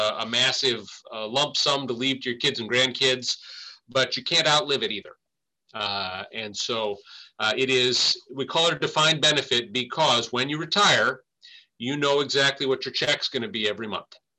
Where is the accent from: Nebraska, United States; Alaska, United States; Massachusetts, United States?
Alaska, United States; Anchorage; now in Juneau, United States; I was born and raised in Anchorage. Lived there. Still got family in Anchorage. Went to school outside, and then I finally got it right and moved to the capital city.